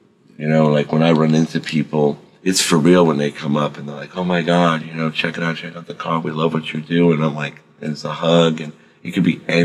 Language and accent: English; Miami, Florida, United States; I grew up in Miami, Fort Lauderdale area.